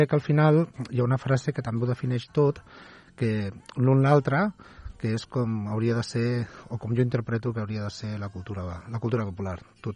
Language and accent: Catalan; Mollet del Vallès, Catalonia, Spain; però nosaltres som de Mollet, hem de deixar-ho clar